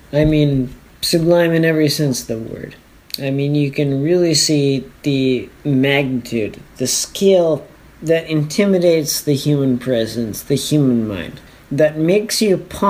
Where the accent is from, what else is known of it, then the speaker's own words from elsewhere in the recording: Calgary, Alberta, Canada; So Jasper is a small town in Alberta on the British Columbia border. And on the way to Jasper, it's a 5-hour drive from Calgary to Jasper, which is what I was describing.